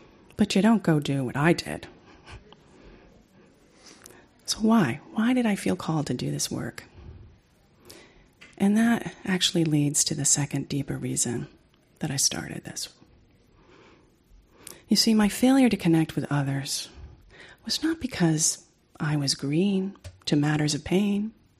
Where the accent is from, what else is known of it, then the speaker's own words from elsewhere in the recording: Brooklyn, New York, United States; I am a Sagittarius from Brooklyn.